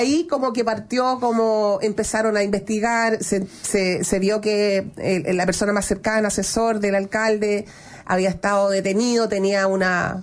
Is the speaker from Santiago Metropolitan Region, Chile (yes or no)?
yes; San Ramón, Santiago Metropolitan Region, Chile; Yo me crié en San Ramón, crecí, me eduqué en la comuna de San Ramón.